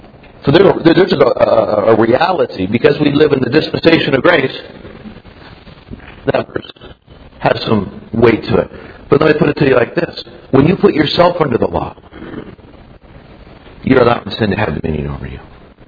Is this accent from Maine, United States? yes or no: no; Oregon, United States; I hail from the People's Republic of Oregon.